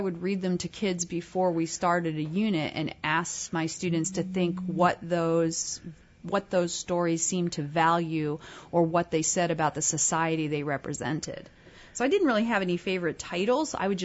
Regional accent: Virginia Beach, Virginia, United States; My family, I grew up in Virginia Beach, and I used to spend summers at my grandmother's

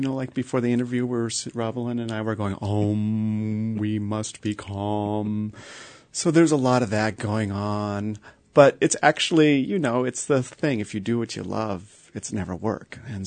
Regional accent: Sitka, Alaska, United States; Sitka. Okay. I was born and raised here. Now I teach in Ohio during the school year.

